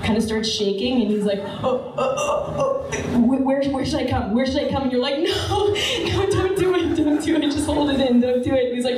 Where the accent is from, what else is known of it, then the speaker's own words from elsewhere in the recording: Sudbury, Ontario, Canada; So I'm from Sudbury, which, if you haven't heard of it before, it's the place everybody goes for grade 7 trips. It was really white.